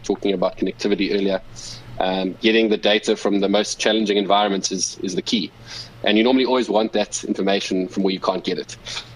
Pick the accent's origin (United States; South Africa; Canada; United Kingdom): South Africa; as a South African and African